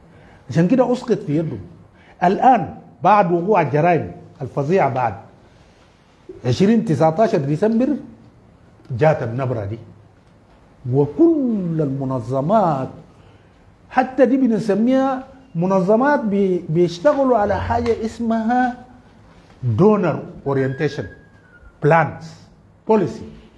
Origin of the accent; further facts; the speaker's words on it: Darfur, Sudan; لكن في ظل هذه الظروف انا من دارفور